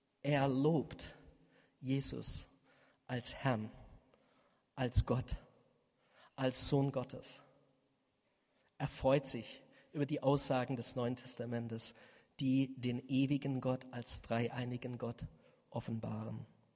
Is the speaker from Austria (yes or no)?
no; Ukraine; German is a second language; Als Juden und als Ukrainer haben wir unheimlich gelitten.